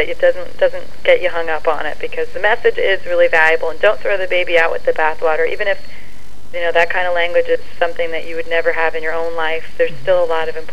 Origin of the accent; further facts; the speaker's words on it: New Jersey, United States; It didn't bother me at all, but I'm from New Jersey, and I've got a potty mouth